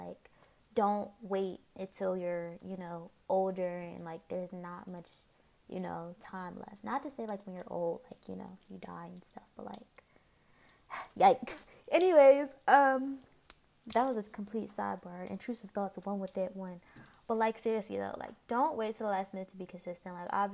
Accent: Philadelphia, Pennsylvania, United States; I'm 19. I'm from Philly and I do this podcast called 1-800 Sessions

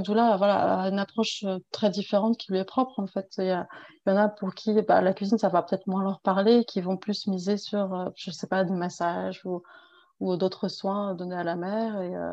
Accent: Île-de-France, France; now in South Korea; Alors, je viens des Yvelines, donc en Île-de-France

